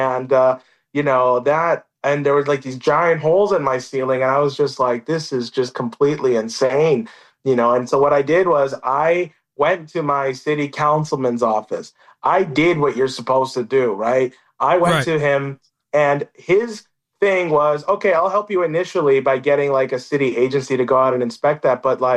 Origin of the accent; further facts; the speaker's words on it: United States; We do this because we are American.